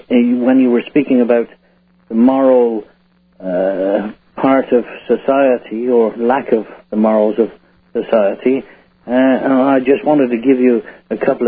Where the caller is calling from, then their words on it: England, United Kingdom; North Midlands, England, yeah.